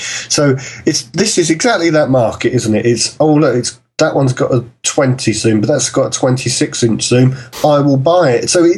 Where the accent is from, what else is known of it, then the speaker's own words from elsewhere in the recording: London, United Kingdom; being a Londoner